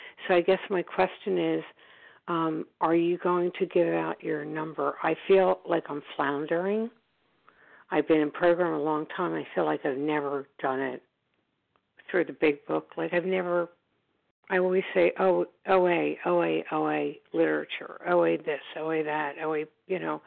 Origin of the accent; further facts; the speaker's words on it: Pennsylvania, United States; I'm from Pennsylvania.